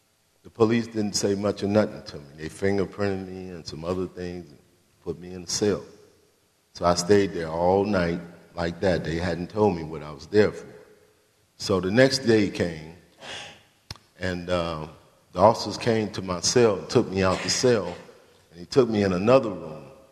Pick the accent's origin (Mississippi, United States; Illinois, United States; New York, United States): Illinois, United States; Chicago; I'm from Chicago, Illinois.